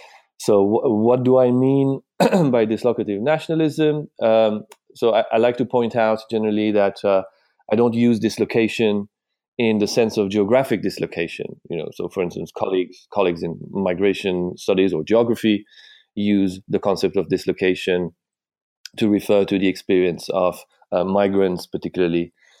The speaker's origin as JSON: {"language": "English", "country": "Iran", "tie": "born or raised there", "said": "As I grew up in Iran in the 1980s"}